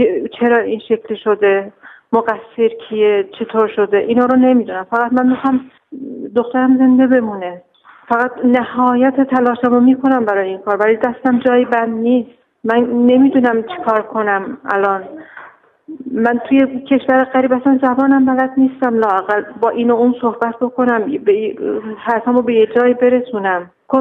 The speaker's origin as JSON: {"language": "Persian", "country": "Iran", "said": "وقتی که گفتن اصلا کار شما مربوط به من نیست، من ایرانیم"}